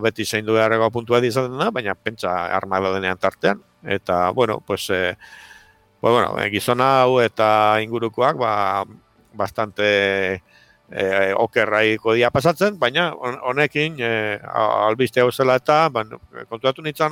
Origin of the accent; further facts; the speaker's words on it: Eibar, Basque Country, Spain; ni Eibartarra naiz